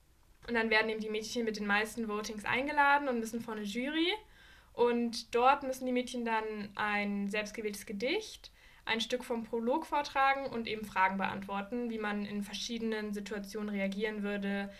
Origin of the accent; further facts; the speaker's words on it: Nuremberg, Bavaria, Germany; Ich bin auch in Nürnberg aufgewachsen